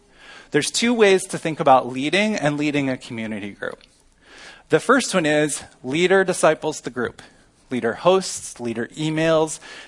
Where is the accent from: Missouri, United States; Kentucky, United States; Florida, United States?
Missouri, United States; I'm from Missouri. These are my people.